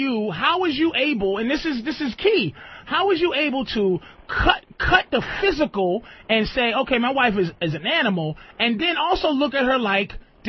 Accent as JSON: {"language": "English", "town": "Boston", "region": "Massachusetts", "country": "United States", "tie": "born or raised there", "said": "Eric in Boston, my hometown."}